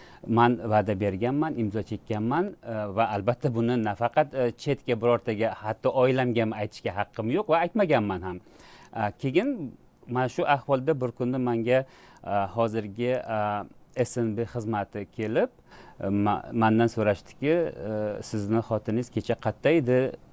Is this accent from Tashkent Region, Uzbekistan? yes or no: no; Samarkand, Samarqand Region, Uzbekistan; born there; men O'zbekistonda tug'ilganman, o'zimni o'zbek deb bilaman, o'zbek madaniyati, o'zbek fuqaro sifatida o'zimni bilaman. Sevaman xalqimni, yurtimni, lekin men aslida eronliman.